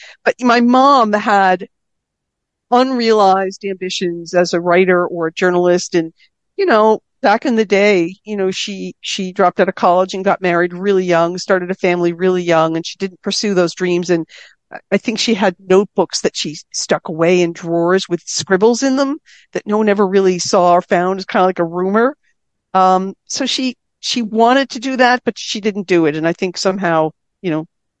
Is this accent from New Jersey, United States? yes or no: yes; New Jersey, United States; born there; my parents were born and raised in New Jersey, and although I was born in New Jersey and started life there, we moved around up and down the East Coast bunch.